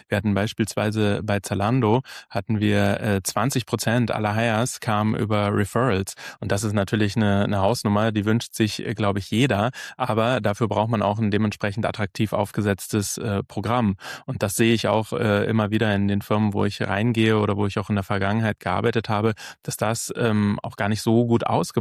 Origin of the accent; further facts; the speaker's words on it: Hamburg, Germany; wie man in Hamburg sagt, Butter bei die Fische. Wir sind ja beide Hamburger.